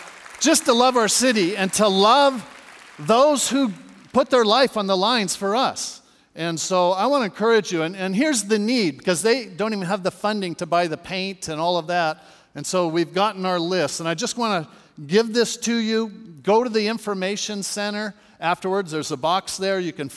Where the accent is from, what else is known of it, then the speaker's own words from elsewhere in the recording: Hermosa Beach, California, United States; I grew up in Hermosa Beach up in L.A. County area, the beach community